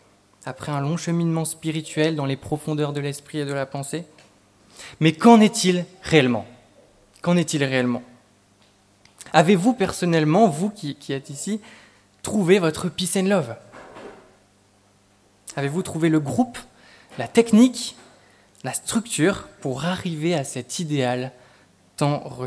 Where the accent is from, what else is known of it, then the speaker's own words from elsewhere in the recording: Beauvallon, Auvergne-Rhône-Alpes, France; Mais nous venons ce matin de Beauvallon, un petit village pas loin d'ici, dans lequel j'ai grandi.